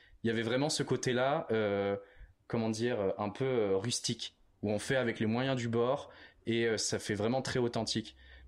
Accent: Réunion; Et moi, je viens de l'île de La Réunion.

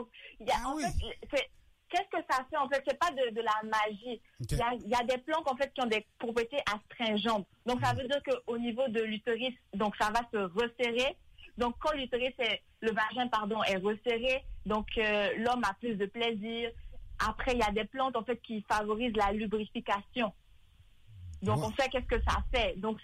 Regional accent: Côte d’Ivoire; now in Canada; En fait, je suis originaire de Côte d'Ivoire. Et puis, ça fait une dizaine d'années que je vis au Québec. Okay. Donc, j'ai fait mes études ici universitaires.

